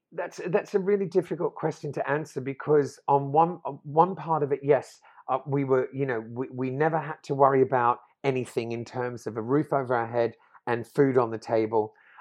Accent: Australia; when I was younger, you know, growing up in Australia in the 80s, I wanted to dance

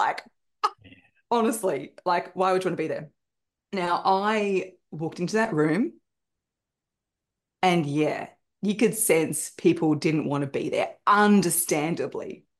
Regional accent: Wollongong, New South Wales, Australia; And I grew up in Wollongong.

